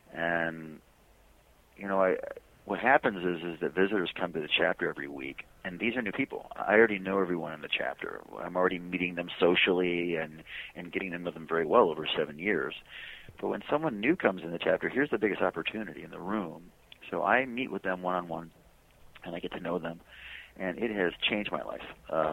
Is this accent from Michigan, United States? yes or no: yes; Detroit, Michigan, United States; now in New York, United States; For me specifically, I'm not a New Yorker. I'm born and raised in Detroit, so I didn't really know very many people here.